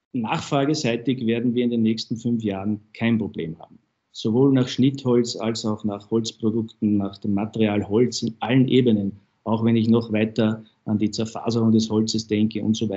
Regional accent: Austria; Es ist immer schwer, als Österreicher einem Deutschen einen Rat zu erteilen.

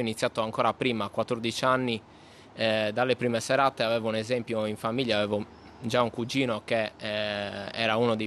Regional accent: Cagliari, Sardinia, Italy; ho 29 anni e anche io, come si sente dall'accento, sono di Cagliari.

